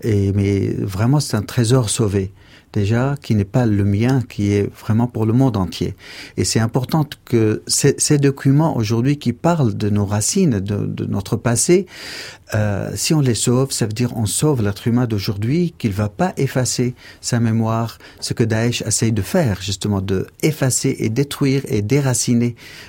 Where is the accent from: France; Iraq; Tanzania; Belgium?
Iraq; Sanat, Dohuk; also born or lived in Mosul; Je suis né à Mossoul, à Ninive, l'ancienne Ninive, pas très loin des remparts de Ninive, 10 minutes de là où je suis né, bien que je suis originaire de Sanat, c'est un petit village adorable dans la montagne où il y a beaucoup de cascades